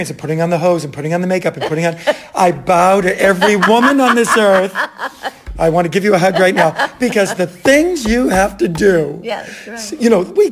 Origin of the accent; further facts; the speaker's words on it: Massachusetts, United States; accent: Boston; I always have my Boston accent to lean on.